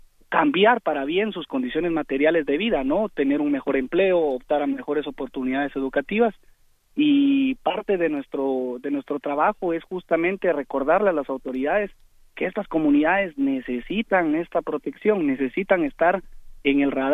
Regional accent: Guatemala; moved away as an adult; now in Chicago, United States; yo soy un inmigrante guatemalteco que vino ya prácticamente siendo un adulto.

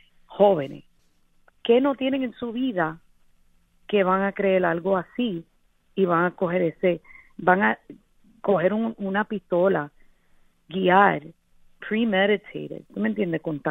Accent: New York, United States; me imagino que hay uno en español, pero como me crié aquí en Nueva York

